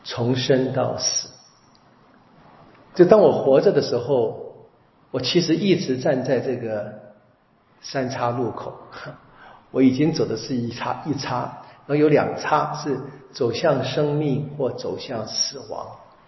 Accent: China; 我们中国人说这个盖棺论定嘛，

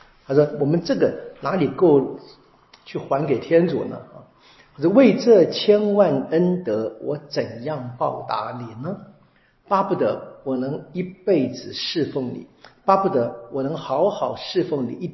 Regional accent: China; 我们中国人也喜欢说这个借花献佛，对不对？

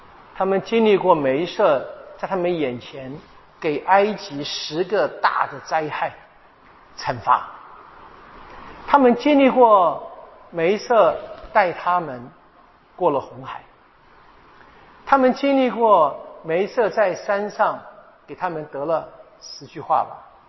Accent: Taiwan; 特别我在眷村里面长大嘛，这印象非常深啊

